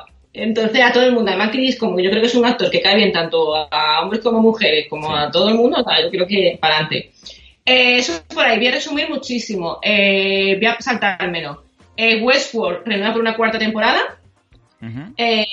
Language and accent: Spanish; Seville, Andalusia, Spain; en Sevilla tenemos todos acento